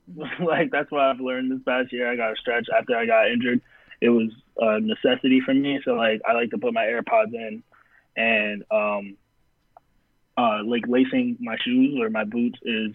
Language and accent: English; Connecticut, United States; I'm being from New York, I'm from Connecticut, you know, so it's like, you know, I'll be like, yo, what's up?